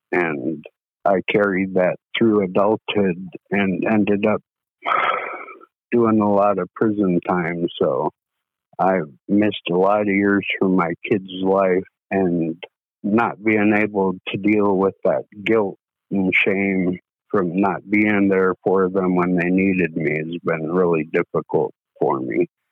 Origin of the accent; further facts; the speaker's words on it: Bethel, Alaska, United States; I'm from Bethel, Alaska. I'm 47 years old.